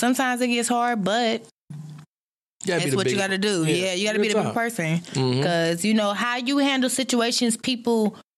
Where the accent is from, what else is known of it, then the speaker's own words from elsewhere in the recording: New York, United States; I'm from New York, so.